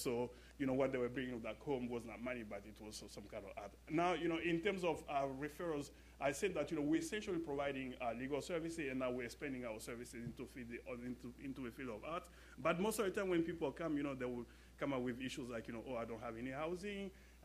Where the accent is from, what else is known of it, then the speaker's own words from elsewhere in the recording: Côte d’Ivoire; English is a second language; now in United States; I'm from West Africa, I'm from the Ivory Coast, and so we don't travel a lot.